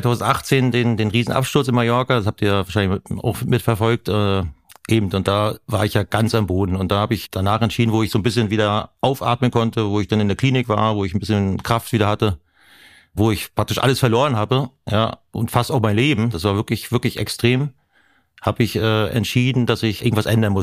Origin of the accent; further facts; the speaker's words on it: Mecklenburg-Vorpommern, Germany; Privatsphäre bin ich als Mecklenburger.